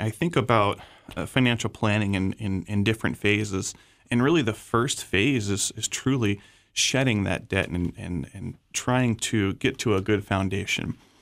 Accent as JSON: {"language": "English", "region": "Florida", "country": "United States", "tie": "born or raised there", "said": "I actually grew up right here in Southwest Florida. I was born in Charlotte County and went to school at UCF"}